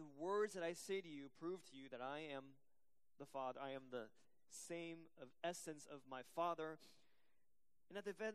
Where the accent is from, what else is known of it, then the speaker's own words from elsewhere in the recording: Taipei, Taiwan; first language Chinese; English is a second language; now in United States; I grew up in Taiwan. As a kid growing up in Taiwan, I love to read.